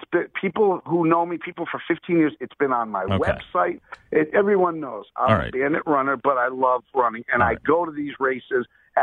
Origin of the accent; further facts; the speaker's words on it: Springfield, Massachusetts, United States; Oh, yeah. I grew up in Springfield, Mass. Winchester Square, 16 acres.